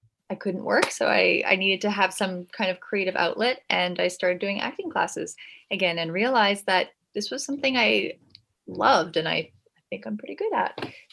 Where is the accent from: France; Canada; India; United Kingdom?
Canada; now in United States; And so I'm Canadian.